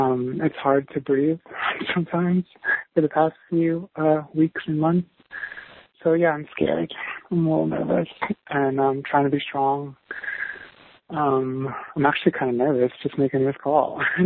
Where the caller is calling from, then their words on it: New York City, New York, United States; I'm 31 years old. I'm calling from New York City.